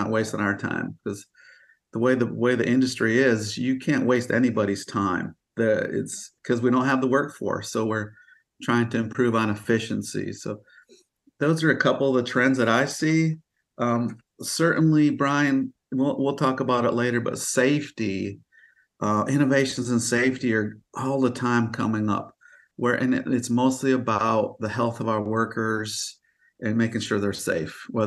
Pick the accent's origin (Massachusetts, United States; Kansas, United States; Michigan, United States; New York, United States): Michigan, United States; I grew up in Michigan, so you got the Mackinac Bridge.